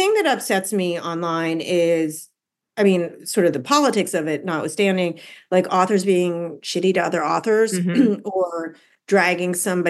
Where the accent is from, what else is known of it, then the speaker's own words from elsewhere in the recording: Seattle, Washington, United States; also born or lived in New York; now in Los Angeles, United States; No, I'm not from LA. I'm actually from Seattle